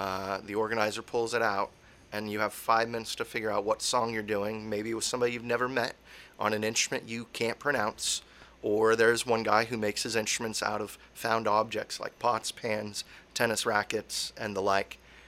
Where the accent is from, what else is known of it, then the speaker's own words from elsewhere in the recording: Idaho, United States; This one's about a little town. Kind of near my hometown in Idaho.